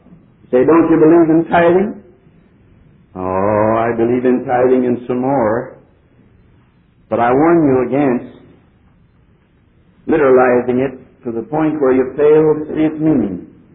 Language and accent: English; Pennsylvania, United States; I come from Pennsylvania. Pennsylvania Dutch have a way of saying things backwards.